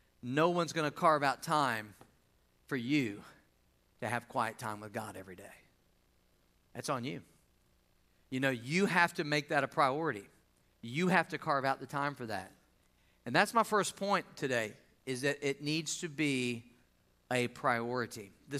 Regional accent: Missouri, United States; I started to say it might be your basement because I'm from Missouri

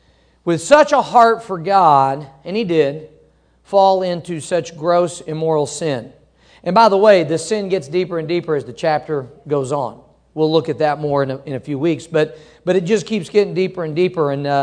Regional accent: Missouri, United States; I grew up in Missouri. And as you know, in the Midwest and up in the North and so forth, it's very common.

